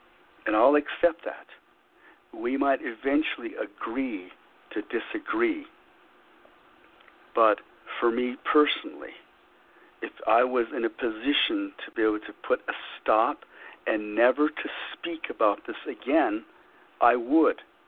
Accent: Little Water, New Mexico, United States; I am originally from Tosato, and Sesnaustia, Little Water, which is about 22 miles south of Shiprock.

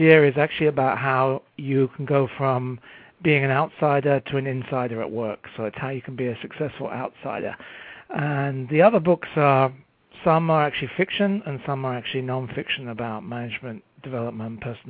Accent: England, United Kingdom; now in United States; I'm from England originally, but I've been in the States for 15 years now.

